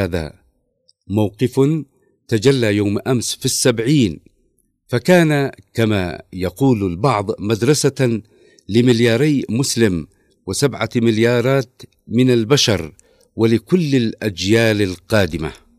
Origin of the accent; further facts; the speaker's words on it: Yemen; والعدوان البربري ورديفه الحصاري على بلدنا اليمن